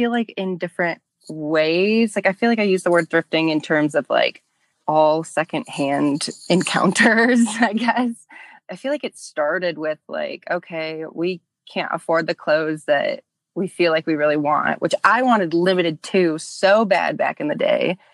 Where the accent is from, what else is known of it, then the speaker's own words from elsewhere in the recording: Lansing, Michigan, United States; now in Denver, United States; So I currently live in Denver, Colorado, but I'm not from here. I'm from the Midwest. I'm from Michigan. So I grew up in Lansing until I was like 12, which is the capital of Michigan, and then moved really far away to East Lansing